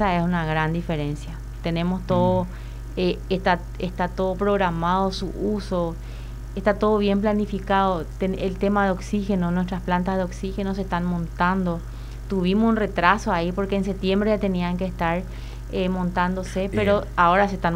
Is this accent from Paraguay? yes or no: yes; Paraguay; Así somos los paraguayos, esa es nuestra idiosincrasia